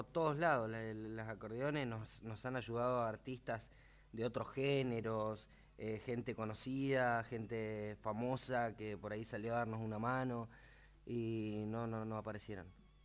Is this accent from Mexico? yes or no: no; Buenos Aires, Argentina; born there; a mí, a tantos otros que también nacimos en Buenos Aires